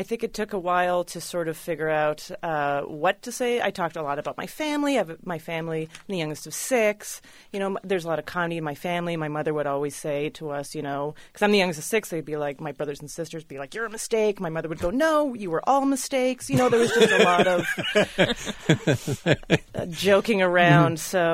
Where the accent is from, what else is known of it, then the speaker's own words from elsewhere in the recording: Canada; in Canada. I'm from Canada.